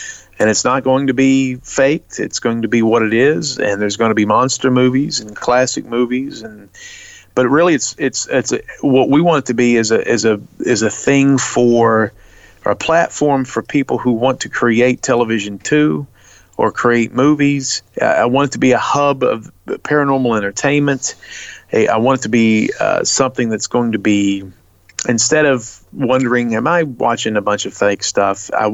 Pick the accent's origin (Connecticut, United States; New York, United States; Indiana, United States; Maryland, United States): Maryland, United States; Baltimore; now in Tennessee, United States; me and Luke, he's from Chicago, I'm from Baltimore, we're both in Tennessee